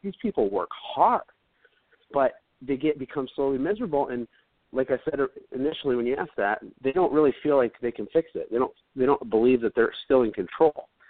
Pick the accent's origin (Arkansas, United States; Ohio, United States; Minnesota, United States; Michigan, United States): Michigan, United States; Flint; I grew up in Flint. Flint is like Beirut.